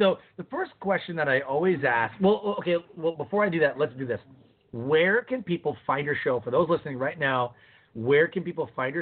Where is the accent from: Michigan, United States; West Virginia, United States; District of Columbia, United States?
Michigan, United States; Detroit; I remember growing up in Detroit, going to Detroit Tiger Stadium